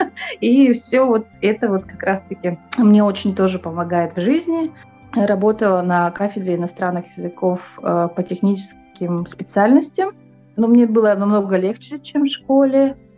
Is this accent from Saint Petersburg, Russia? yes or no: no; Pokrovsk, Sakha Republic, Russia; Я родилась в Покровске. У меня родители, так получилось, что и все родственники учителя. Я учитель в третьем поколении. Закончила я тоже школу в Покровске.